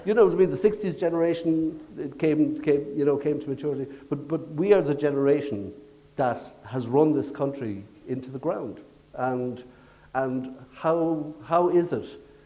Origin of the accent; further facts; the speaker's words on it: Limerick, Munster, Ireland; I mean, I only have to say I'm from Limerick to know that it did not exist.